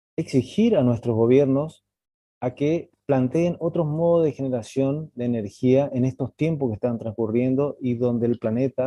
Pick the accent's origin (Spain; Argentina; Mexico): Argentina; Sabiendo nosotros como argentinos que en la Patagonia tan generosa que tenemos